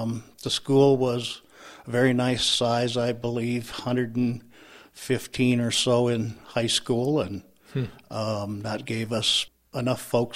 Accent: Brady, Montana, United States; I grew up in Brady, Montana. My mother worked in Conrad at the courthouse, and my dad was a grain merchant.

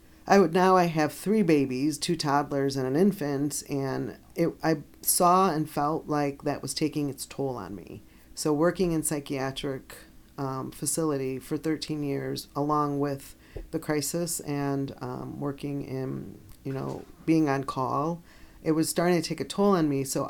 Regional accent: Melrose Park, Illinois, United States; and I grew up like near Melrose Park, you know, and so I wasn't sure about all the surrounding areas.

